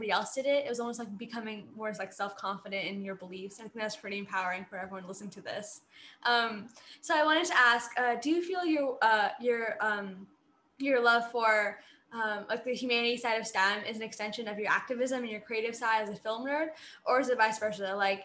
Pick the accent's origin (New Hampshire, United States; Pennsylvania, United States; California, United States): California, United States; Yeah, I think I grew up in Bay Area, right? I'm still in Bay Area.